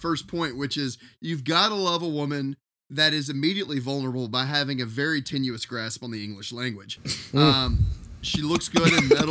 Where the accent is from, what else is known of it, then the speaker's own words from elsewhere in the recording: Tennessee, United States; I'm from Tennessee, for Christ's sake.